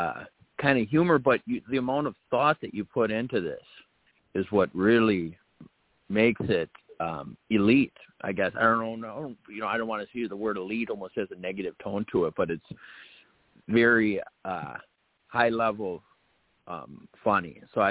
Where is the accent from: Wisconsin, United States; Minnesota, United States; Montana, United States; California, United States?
Minnesota, United States; St. Paul; I'm from St. Paul, Minnesota.